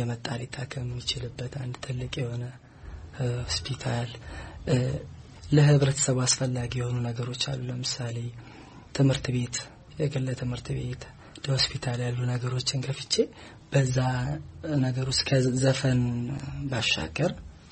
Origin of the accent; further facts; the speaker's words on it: Shashamane, Oromia, Ethiopia; also born or lived in Tikur Wuha; ያደግኩት ሻሸመኔ ነው፣ ግን የተወለድኩት ደግሞ በሻሸመኔና በአሳ ማዕከል ላይ ትንሽ ከተማ አለች ጥቁር ውሃ የምትባል፣ እዛ ከተማ ነው የተወለድኩት። ያው ያደግኩት ሻሸመኔ ስለሆነ ቤተሰቦች የሚያሉ ሻሸመኔ ስለሆነ ሻሸመኔ ልጅ ነኝ ነው የሚባለው።